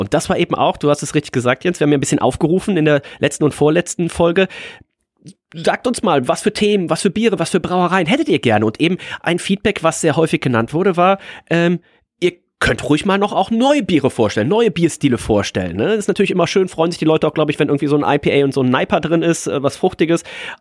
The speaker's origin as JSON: {"language": "German", "region": "Rhineland", "country": "Germany", "said": "Ich bin ja Rheinländer, ne? Man hört es ja so ein bisschen raus vielleicht."}